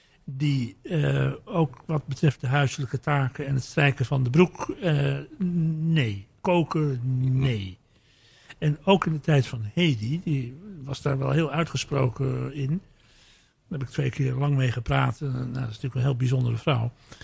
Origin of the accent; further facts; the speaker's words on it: Zeeland, Netherlands; also born or lived in Amsterdam; Ik ben Amsterdammer, net als Fontijn. Ben wel opgegroeid in Zeeland hoofdzakelijk.